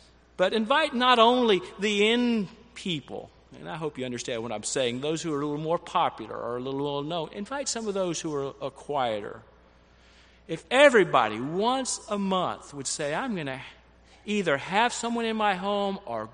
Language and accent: English; Alabama, United States; Well, the way I was raised in Alabama, you give them a nice handshake, and maybe good to keep your distance.